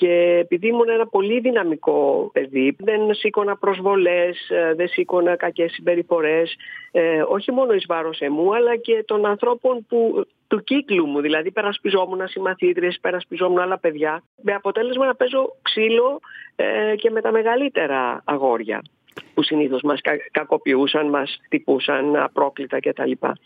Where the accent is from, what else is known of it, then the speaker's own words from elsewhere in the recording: Oikisiani, Greece; εγώ μεγάλωσα εδώ στην Οικίσιανη, φυσικά εδώ τελείωσα μέχρι και το Λύκειο το 1978, μεγάλωσα σε έναν τόπο, σε ένα χωριό, κεφαλοχώρι επαναλαμβάνω, μιλάμε για περίπου 3.000 κατοίκους τότε